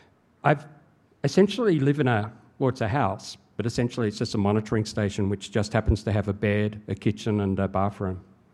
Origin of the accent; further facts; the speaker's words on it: Australia; as a teenager growing up in Australia, I had this sense of being a long way away from the rest of the world.